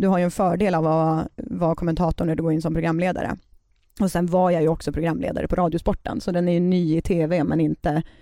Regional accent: Norrland, Sweden; accent: Norrland; Vi pratar ju alltså norrländska båda två.

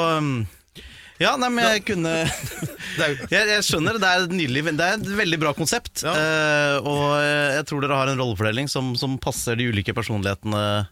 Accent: Stord, Vestland, Norway; Og så flyttet vi til Stord da jeg var 7, så bodde jeg der til jeg var 14

